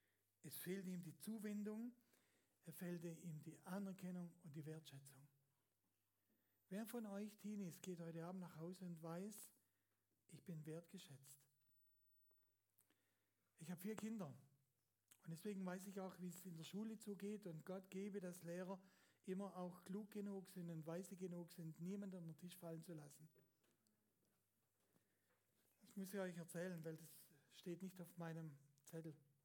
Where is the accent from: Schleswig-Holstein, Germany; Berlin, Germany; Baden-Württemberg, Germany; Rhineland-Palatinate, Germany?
Baden-Württemberg, Germany; accent: Swabian; ich schwätze aus Schwäbisch